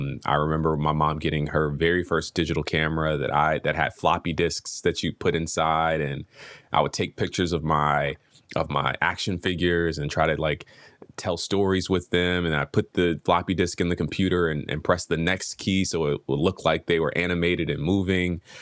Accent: Atlanta, Georgia, United States; Yeah, so I grew up in Atlanta, Georgia, in Southwest Atlanta off Cascade Road.

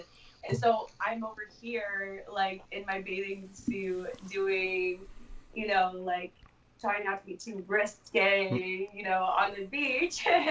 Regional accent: Minnesota, United States; now in Los Angeles, United States; I'm originally from Minnesota. I live

